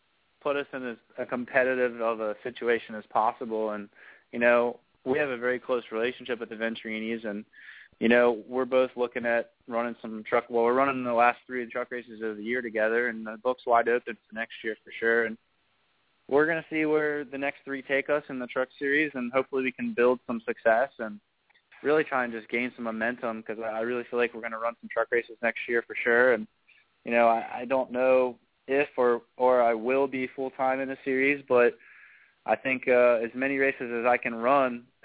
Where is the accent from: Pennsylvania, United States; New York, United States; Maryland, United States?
Maryland, United States; Baltimore; moved away as an adult; now in Charlotte, United States; Yeah, I was born and raised in Baltimore, and I actually relocated to Charlotte about 5 years ago to pursue racing.